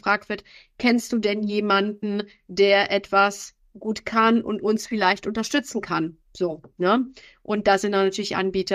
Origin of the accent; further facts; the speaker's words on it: Germany; also born or lived in Romania; Ich bin halbe Rumänin. Ich bin zwischen Deutschland und Rumänien groß geworden.